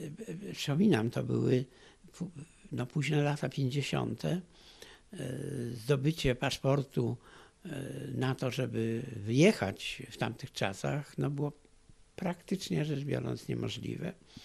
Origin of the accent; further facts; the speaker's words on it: Warsaw, Masovian Voivodeship, Poland; born there; Wprawdzie urodziłem się w Warszawie, ale do Warszawy wróciłem dopiero później, po II wojnie światowej, na studia.